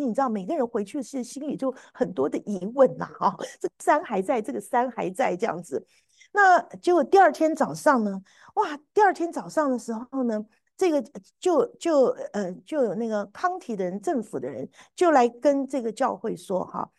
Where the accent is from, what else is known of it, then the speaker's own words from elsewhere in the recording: Taiwan; now in United States; 你知道我这种从台湾来的那种老古董哈，我一听到舞会，你知道我年轻的时候在台湾参加舞会都是坏小孩参加的嘛哈